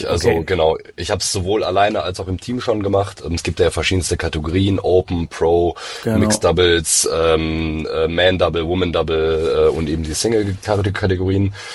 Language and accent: German; Essen, North Rhine-Westphalia, Germany; bei uns in Essen, in NRW, wo ich herkomme